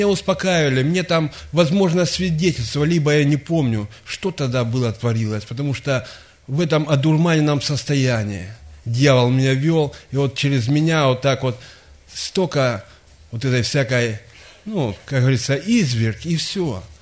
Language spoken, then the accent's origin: Russian; Timashevsk, Krasnodar Krai, Russia; я из Тимашевска.